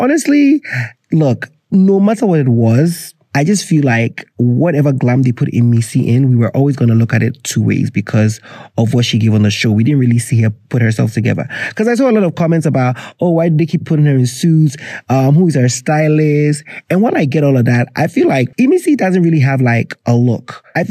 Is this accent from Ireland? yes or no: no; Ghana; talking about travel as a Ghanaian